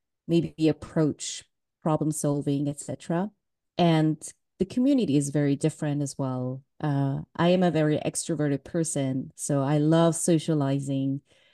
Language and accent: English; Switzerland; So I'm originally from Korea, but I was born and raised in Switzerland.